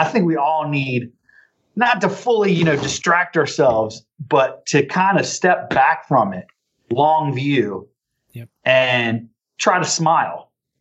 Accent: Richmond, Virginia, United States; Well, I grew up in Richmond, Virginia.

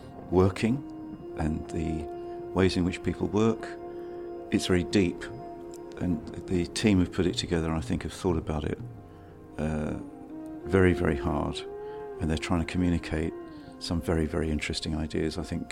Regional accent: London, United Kingdom; Although I am a Londoner, I've worked in London all my life, and I've been part of the creative community in London for over 50 years.

